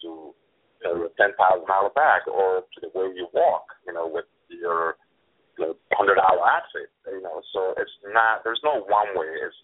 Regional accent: Rwanda; born there; first language French; English is a second language; moved away; I'm from Africa. You know, I was born in Rwanda and you know, traveled a bit around and then ended up here.

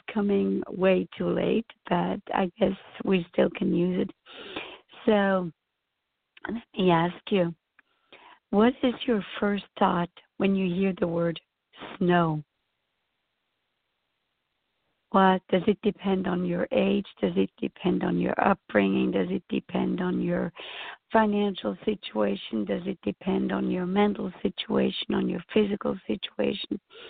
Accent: Switzerland; I grew up in Switzerland in snow all the time, and so I still love it, though I'm quite a few decades older.

